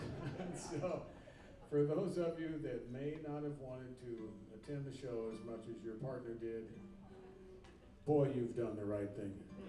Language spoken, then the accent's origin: English; Bowling Green, Kentucky, United States; I grew up in Bowling Green, Kentucky, and it's in Southern Kentucky.